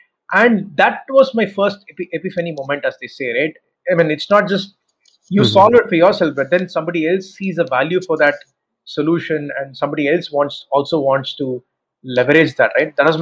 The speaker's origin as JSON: {"language": "English", "town": "Chennai", "region": "Tamil Nadu", "country": "India", "second_language": "English", "said": "I'm from Chennai"}